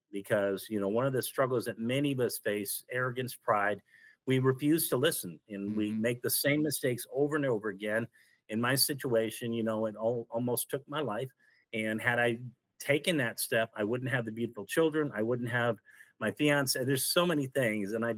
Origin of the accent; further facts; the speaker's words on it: Carbondale, Illinois, United States; I grew up in Illinois in Carbondale, which is a southern part.